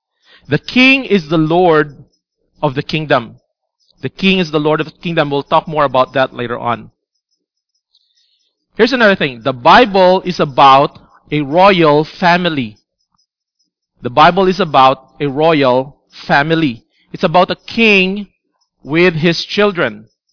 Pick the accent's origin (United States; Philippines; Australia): Philippines; born there; For me, I was born in the Philippines.